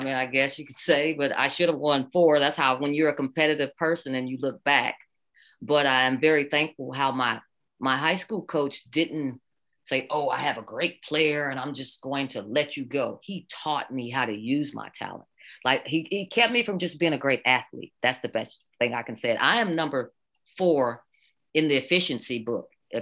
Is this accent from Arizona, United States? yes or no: no; Oklahoma, United States; I went to Southeast Oklahoma State. I'm born and raised in Oklahoma.